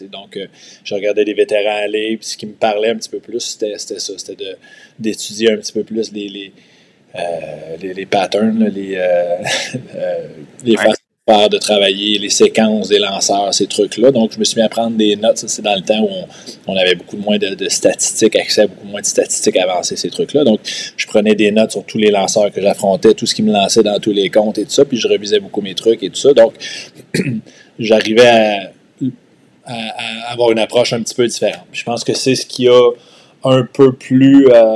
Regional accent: Quebec, Canada; Moi, je viens de l'Estrie et c'était tout nouveau, comme je le mentionnais.

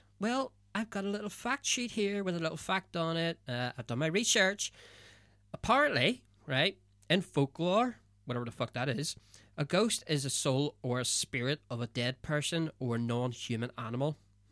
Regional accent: Northern Ireland, United Kingdom; I'm from Northern Ireland. I'm in Liverpool, walking through a graveyard

